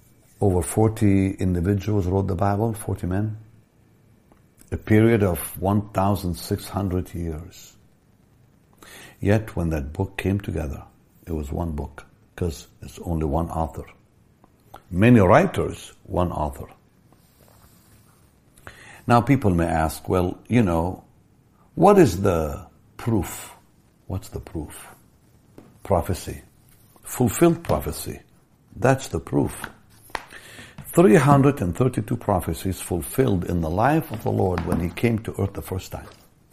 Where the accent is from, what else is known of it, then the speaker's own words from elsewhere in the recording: Israel; English is a second language; I come from Israel. My children don't speak Hebrew. They don't speak Arabic. When I grew up, I spoke both languages fluently, plus French, because I went to a French school.